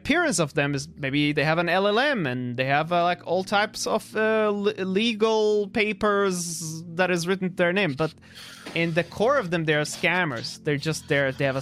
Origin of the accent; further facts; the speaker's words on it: Syria; Like, I come like from Syria.